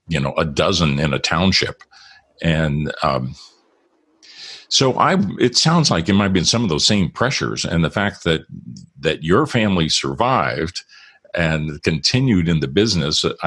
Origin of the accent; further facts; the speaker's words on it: Midwest, United States; And it kind of reminds me of my growing up in the Midwest, where that way about hogs.